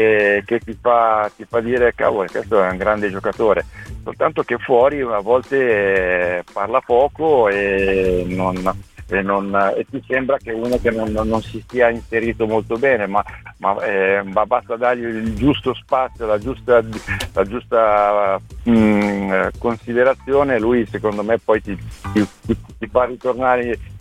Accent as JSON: {"language": "Italian", "town": "Florence", "region": "Tuscany", "country": "Italy", "said": "mi sto parlando come da fiorentino"}